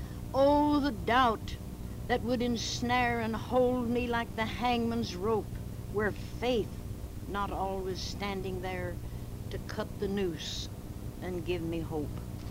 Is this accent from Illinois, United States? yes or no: yes; Galena, Illinois, United States; now in Springfield, United States; I have two pastors, God bless them, one here in Springfield and one in my hometown of Galena.